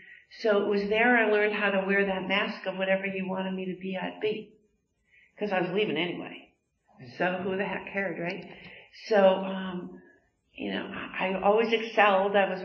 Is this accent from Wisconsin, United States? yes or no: yes; Wisconsin, United States; also born or lived in Chicago, Illinois; I am from the Midwest. I was born in Chicago and raised in Wisconsin.